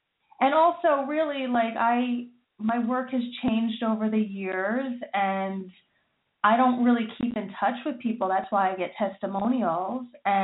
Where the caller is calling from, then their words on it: New York, United States; Hi, I'm calling from New York.